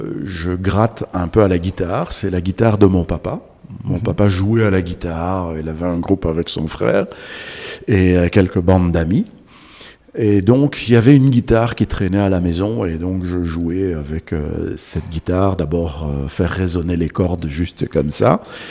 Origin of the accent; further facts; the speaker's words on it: Kananga, Kasaï-Central, DR Congo; born there; je suis né le 9 juin 1967 et je suis né à Kananga. Kananga, c'est le centre du Congo. C'est en plein centre du Congo, donc à mi-chemin entre Kinshasa et Lubumbashi.